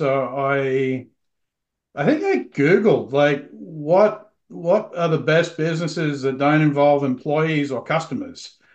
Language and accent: English; Australia; now in New York, United States; I'm 45 years old. Born and raised in Australia. I've lived in the United States for the majority of my life. I live in Long Island or New York.